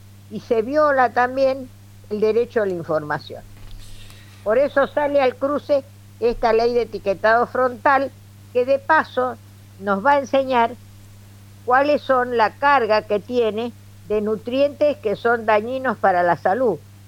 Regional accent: Añatuya, Santiago del Estero, Argentina; now in Buenos Aires, Argentina; Vine a Buenos Aires desde el interior, yo soy santiagueña de base, vengo de Añatuya, y vine a estudiar medicina a Buenos Aires.

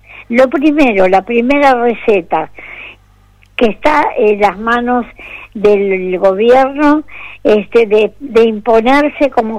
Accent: Argentina; como somos los argentinos, país de resistencia y esperanza.

